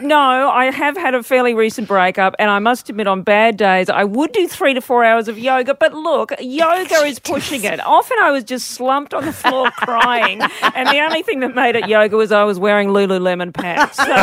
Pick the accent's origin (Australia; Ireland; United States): Australia; Western Australia; My home state.